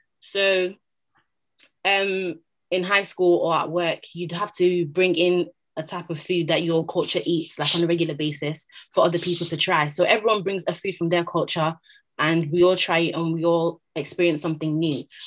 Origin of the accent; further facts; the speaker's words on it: Nigeria; because I'm Nigerian